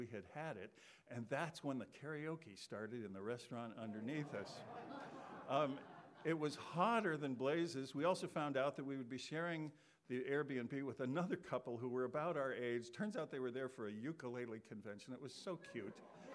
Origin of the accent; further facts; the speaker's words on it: Cleveland, Ohio, United States; because we're from Cleveland and they knew that.